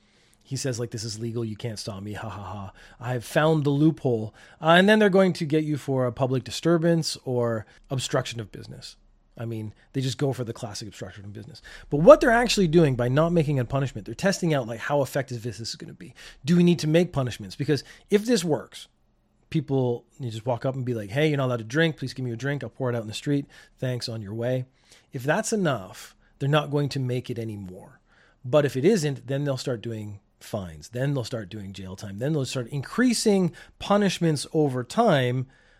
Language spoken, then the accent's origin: English; Canada; now in Japan; I'm Canadian.